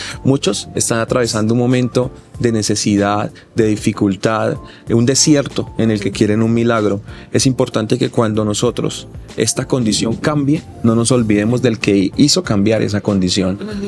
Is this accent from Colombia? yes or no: yes; Bucaramanga, Santander, Colombia; now in Bogotá, Colombia; yo soy de Bucaramanga, pero ya quiero a Bogotá de tanto tiempo estar acá